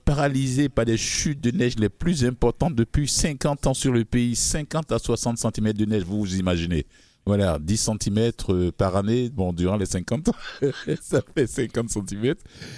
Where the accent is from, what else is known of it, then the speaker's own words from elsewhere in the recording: Côte d’Ivoire; en Côte d'Ivoire, mon pays d'origine